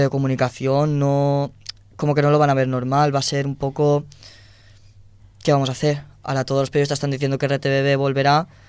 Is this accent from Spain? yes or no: yes; Villajoyosa, Valencian Community, Spain; yo vengo de Villajoyosa, tuve un cuatripartito ya en su momento